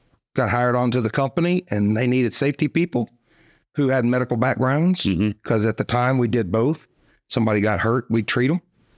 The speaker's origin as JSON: {"language": "English", "town": "Gonzales", "region": "Louisiana", "country": "United States", "said": "I'm actually from Gonzales, Louisiana, which is between Baton Rouge and New Orleans."}